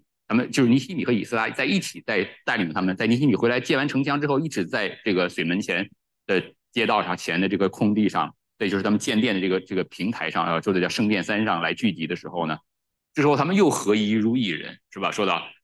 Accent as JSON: {"language": "Chinese", "country": "China", "said": "我们中国人所谓就是过节"}